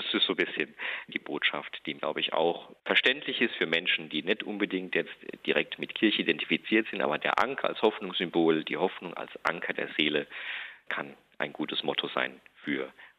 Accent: Ludwigshafen, Rhineland-Palatinate, Germany; die Verbindung zur Seefahrt kommt durch meine Heimatstadt Ludwigshafen.

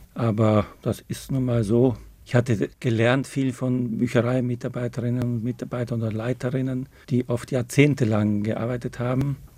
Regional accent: Austria; moved away as an adult; now in Germany; Ja, ich komme ja aus Österreich und habe von den Rheinländern, wo ich jetzt ja gut 35 Jahre hier lebe, eine Menge gelernt

